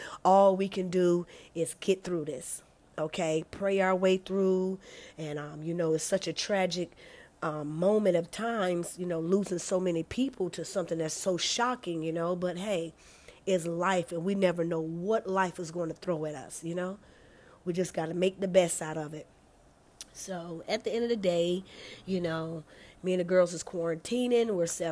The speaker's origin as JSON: {"language": "English", "country": "United States", "said": "I am one American citizen. Okay. AKA Blackfoot Indian who loves China."}